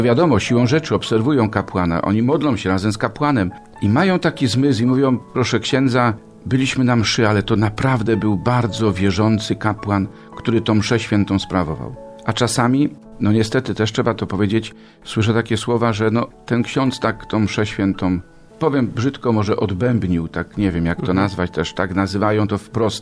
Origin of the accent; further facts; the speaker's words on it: Środa Wielkopolska, Greater Poland Voivodeship, Poland; A później w mojej rodzinnej miejscowości, w Środzie Wielkopolskiej